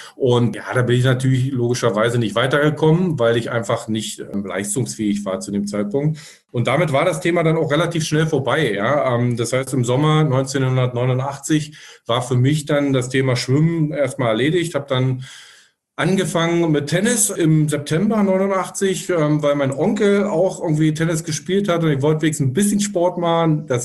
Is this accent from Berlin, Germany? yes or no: yes; East Berlin, Berlin, Germany; wir kommen aus Ostberlin. Ich bin in Ostberlin 1977, boah, schon lange her, aber ist so immer so, geboren